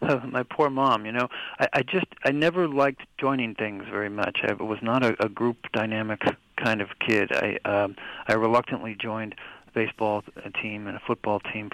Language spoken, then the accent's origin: English; Midwest, United States; born or raised there